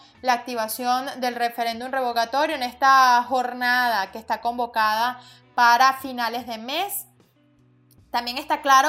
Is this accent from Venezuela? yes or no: yes; Venezuela; Yo no sé, honestamente, como venezolana, cuál es el objetivo de seguir aceptando este proceso